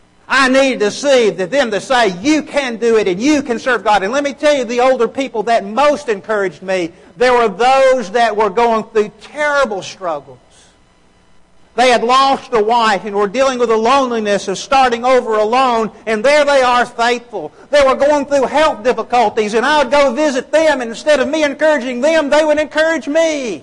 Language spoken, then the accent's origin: English; Birmingham, Alabama, United States; I grew up in West End, the Birmingham area. If you're not familiar with that, then this may not mean much to you. But I go back to my old neighborhood